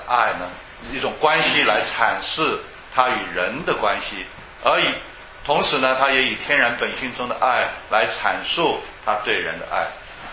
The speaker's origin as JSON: {"language": "Chinese", "country": "China", "said": "用我们中国人，用我们中国的文化来看"}